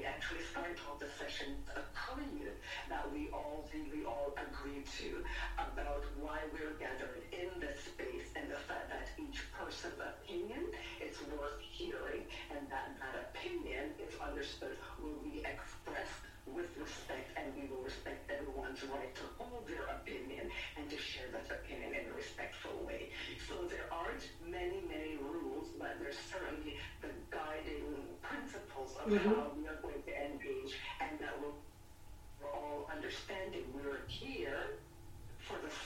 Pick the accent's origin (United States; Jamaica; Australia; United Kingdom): Jamaica; So I am from the Caribbean. I am, you know, I was raised, born and raised in Jamaica.